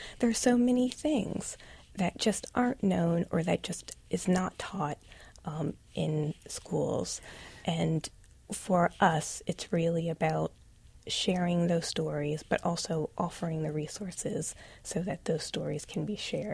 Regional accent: Ohio, United States; I'm from Ohio, but I did my graduate work at the University of Delaware.

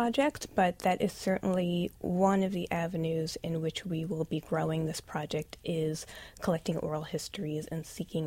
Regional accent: Ohio, United States; I'm from Ohio, but I did my graduate work at the University of Delaware.

